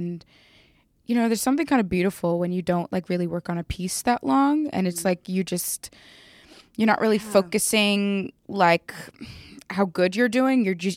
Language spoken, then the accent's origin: English; London, United Kingdom; born there; I mean, I was born in London, Hammersmith.